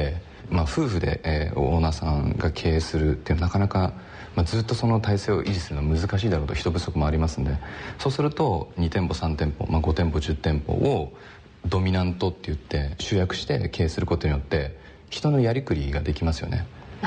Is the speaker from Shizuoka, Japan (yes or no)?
yes; Shizuoka, Japan; born there; moved away as an adult; now in Niigata, Japan; 私は生まれは静岡ですして、大学を中退してで新潟に来て